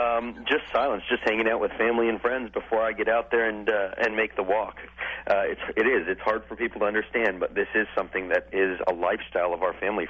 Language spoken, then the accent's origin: English; Sarasota, Florida, United States; I've actually been training in my hometown of Sarasota, Florida, in wind gusts 45 to 55 miles per hour.